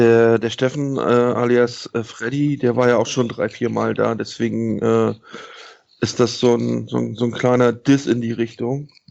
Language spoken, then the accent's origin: German; Brandenburg, Germany; Ich bin in der Schorfheide groß geworden, dem ehemaligen Jagdgebiet vieler politischer Größen, so ziemlich am Anfang der Schorfheide.